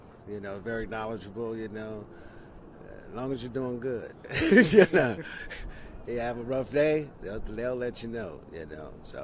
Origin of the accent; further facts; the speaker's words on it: San Diego, California, United States; especially in my hometown, San Diego.